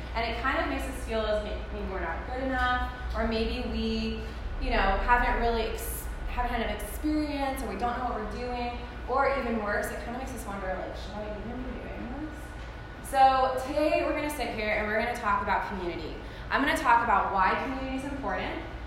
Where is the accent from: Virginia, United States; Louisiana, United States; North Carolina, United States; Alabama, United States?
Louisiana, United States; Shreveport; this is my hometown, so what better place to foster community than at your roots, right? So here I am in Shreveport, back where I grew up, and just to meet all of you.